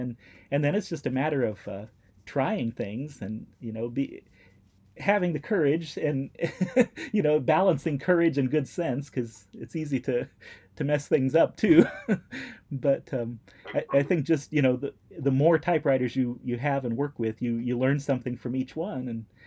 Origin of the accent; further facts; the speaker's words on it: Illinois, United States; and I'm from Illinois, I grew up in central Illinois, and I visit relatives out there a lot.